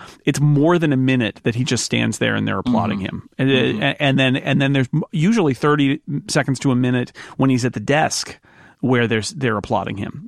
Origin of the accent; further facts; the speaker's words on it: Australia; Being an Australian, with the temperature being between 35 to 40 degrees centigrade on Christmas Day, that's hot.